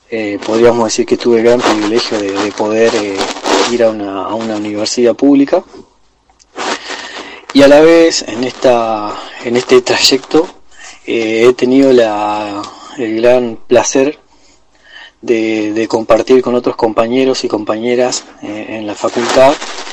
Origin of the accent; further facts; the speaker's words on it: Sierra Colorado, Río Negro, Argentina; now in Picún Leufú, Argentina; soy de Sierra Colorado, provincia de Río Negro. Actualmente estoy viviendo en Picún Leofú, en Neuquén, la provincia de Neuquén, por una cuestión laboral principalmente.